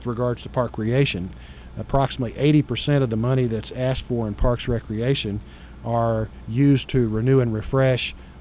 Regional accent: Enid, Oklahoma, United States; now in Bartlesville, United States; I'm from Enid, so but Bartlesville had a reputation statewide as a special community

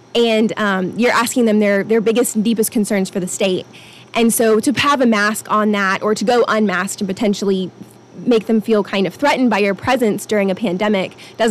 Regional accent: Tulsa, Oklahoma, United States; also born or lived in Kansas; So I grew up in Tulsa. I am not from this area originally. And then I've got family roots in Bartlesville, family roots in Collinsville, which is why I ended up this way after some time up in Kansas with my husband.

